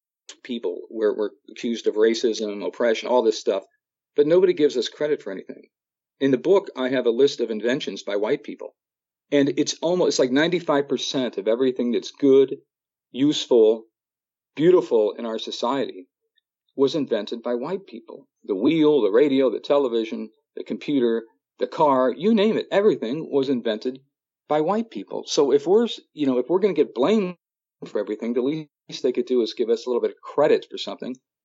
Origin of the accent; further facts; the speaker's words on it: Midwest, United States; I grew up in the Midwest, I think, too, and I was surrounded by, you know, we called them Hoosiers and rednecks